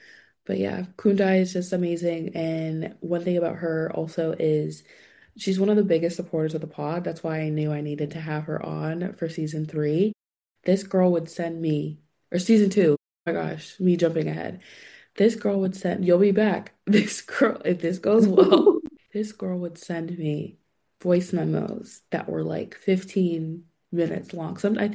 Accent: California, United States; I think I said I'm from California.

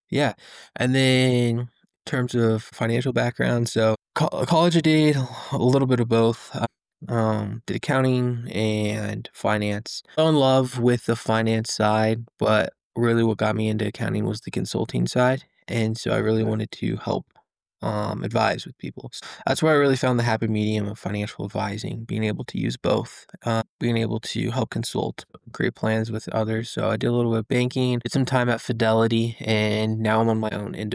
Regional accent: Denver, Colorado, United States; now in Parker, United States; So I'm a native of Colorado, born and raised in Denver, well, Littleton area.

